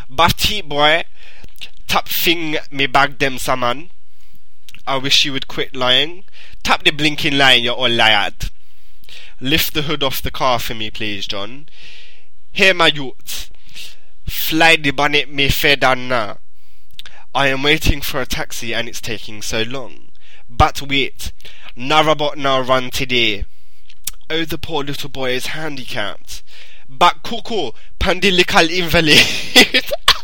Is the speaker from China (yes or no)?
no; England, United Kingdom; I'm not actually black. I'm English and I'm white. But, well, I'm not really English, you know. I've got Polish in the family and stuff like